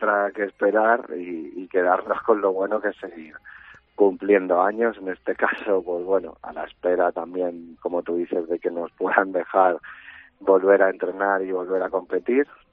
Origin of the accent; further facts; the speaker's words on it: Madrid, Community of Madrid, Spain; y al final yo soy de Madrid